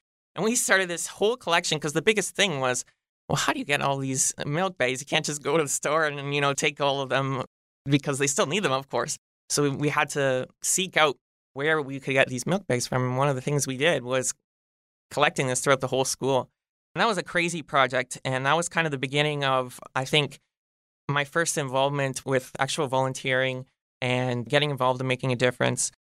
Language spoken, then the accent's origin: English; Hamilton, Ontario, Canada; I'm as local as it gets. As I said, I was born here in Hamilton. I went to school, elementary and high school, in Ward 5. You know, I've lived in Ward 5 my entire life.